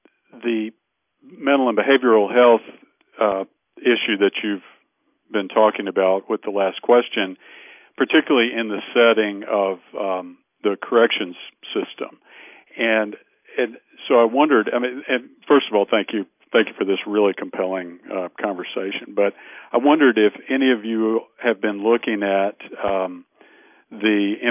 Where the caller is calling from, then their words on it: Alabama, United States; I'm calling from Alabama